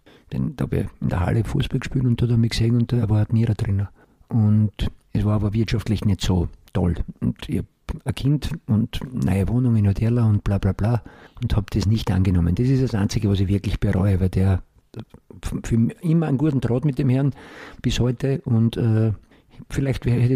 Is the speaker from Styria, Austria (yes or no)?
no; Stegersbach, Burgenland, Austria; Stegersbach im Burgenland, mittlerweile sehr bekannt durch die Therme und den größten Golfplatz Europas. Dort meine Kindheit verbracht